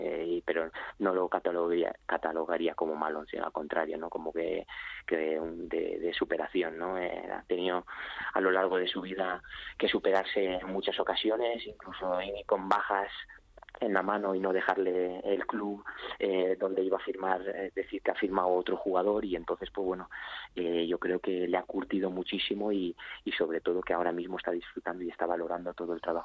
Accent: Alcoy, Valencian Community, Spain; somos de la misma población, somos los dos de Alcoy, y desde bien pequeños tenemos muchísimas áreas en común.

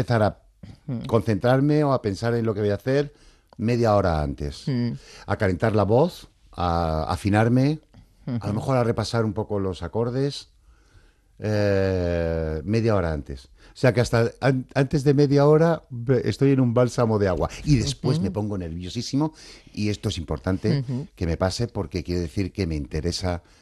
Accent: Andalusia, Spain; accent: Andalusian; Pero todos nos tuvimos que quitar el acento para trabajar de actores.

